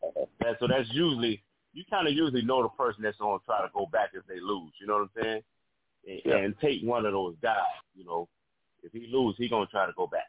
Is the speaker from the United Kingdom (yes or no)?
no; Chicago, Illinois, United States; You know, I mean, this is my hometown, so I mean, I'm gonna do whatever I can for the North.